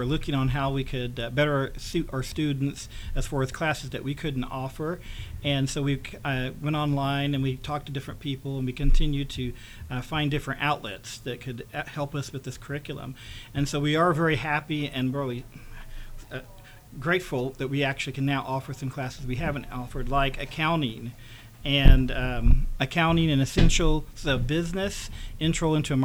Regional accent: Indiana, United States; actually, I was born and raised up in Greene County, so it's almost home.

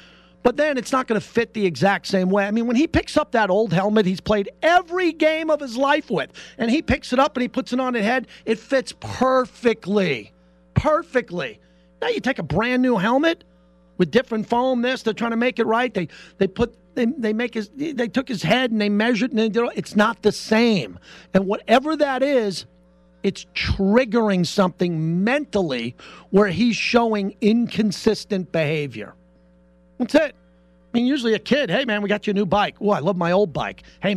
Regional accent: New York, United States; I'm from New York. Good pizza, man. I mean, Long Island, I grew up with the best pizza as a kid.

